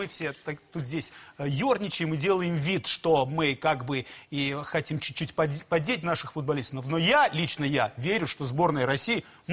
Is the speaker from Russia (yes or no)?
no; Armenia; Что мы два армянина на русском и на испанском?